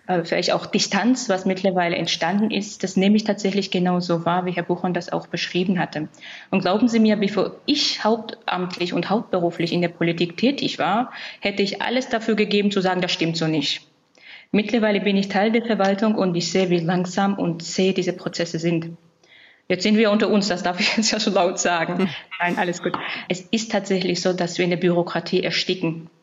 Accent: Georgia; German is a second language; now in Germany; ich bin in Georgien geboren und groß geworden. Deshalb sage ich, ich bin Ossi im doppelten Sinne.

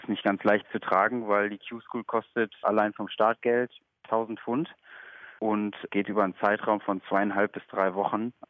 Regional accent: Essen, North Rhine-Westphalia, Germany; Ich hatte halt Glück, dass ich komme aus Essen und dass es hier einen Snookerverein gibt.

